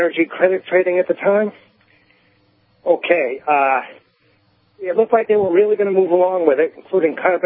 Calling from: Hampton, New Hampshire, United States; I was from Hampton area.

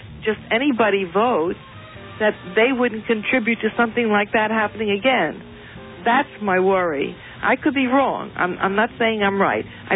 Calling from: Manhattan, New York, United States; Manhattan.

